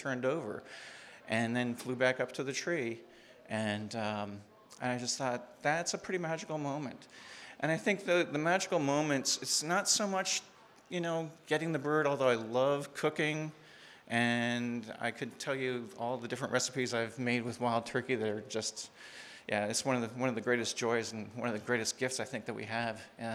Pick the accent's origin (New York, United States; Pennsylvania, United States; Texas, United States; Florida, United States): Pennsylvania, United States; I grew up in Pennsylvania, and I didn't actually start hunting until I went to college at the University of Wisconsin